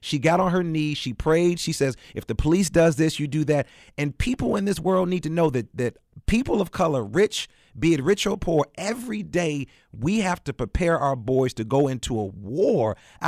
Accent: Chicago, Illinois, United States; I'm from the South Side of Chicago. My son and daughter would never have that same experience, even though I take them back there and show them my hood, the body where I grew up.

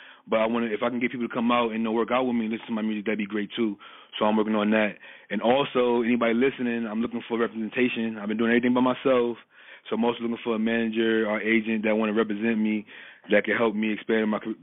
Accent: Brooklyn, New York, United States; Brooklyn, New York. I was the Water State till I was at least 17 years old, in and out, honestly.

